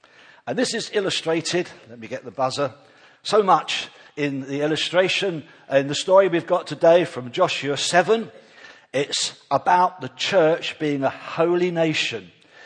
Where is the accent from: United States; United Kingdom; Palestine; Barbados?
United Kingdom; Bognor Regis, South East England; I'm from Bognor. We live in Bognor. We've been there 4 years.